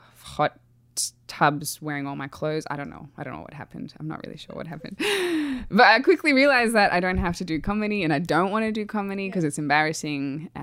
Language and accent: English; Australia; now in Iceland; Winter in Iceland. I'm an Australian. Didn't work very well.